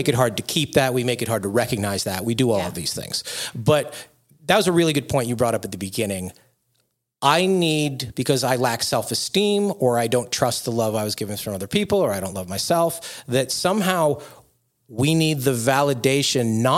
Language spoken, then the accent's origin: English; New York, United States; You know, I'm from New York.